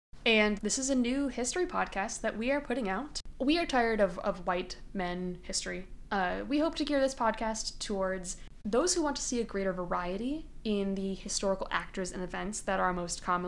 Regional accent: West Des Moines, Iowa, United States; Hi. I'm originally from West Des Moines, Iowa, which you might guess is a suburb of Des Moines, Iowa.

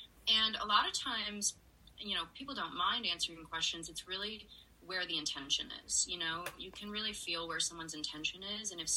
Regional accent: Florida, United States; Growing up in Central Florida, I definitely grew up around a lot of bigoted people

